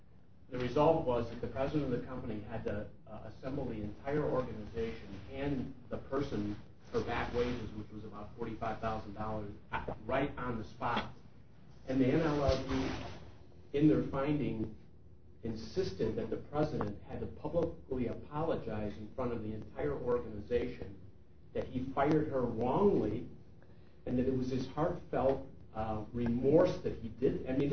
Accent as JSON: {"language": "English", "town": "Detroit", "region": "Michigan", "country": "United States", "tie": "born or raised there", "said": "My hometown is the heart of unions in Detroit, Michigan."}